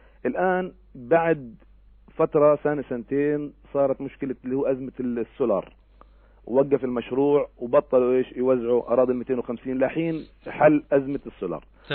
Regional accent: Palestine; انا فلسطيني فوق 18 سنه قبل اسره عندي بيت اقل من 80 متر

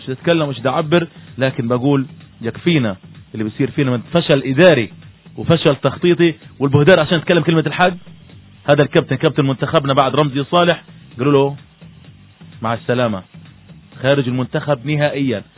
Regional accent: Palestine; now in Egypt; هناك كثير احنا جالية فلسطينية ونقيم مصر

